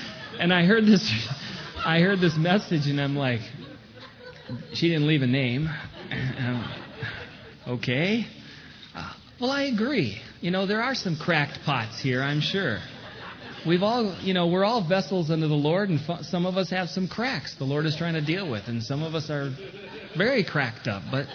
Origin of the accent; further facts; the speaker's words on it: United States; And I felt the brunt of that as an American.